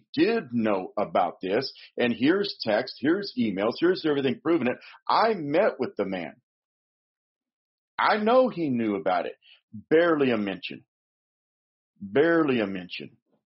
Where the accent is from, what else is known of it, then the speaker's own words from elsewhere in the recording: Arizona, United States; now in Alabama, United States; Now, originally, I'm from Arizona.